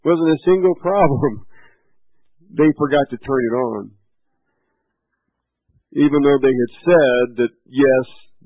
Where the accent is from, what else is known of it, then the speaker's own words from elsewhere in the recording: Texas, United States; As I said before, I am from Texas. Everybody in my family is from Texas.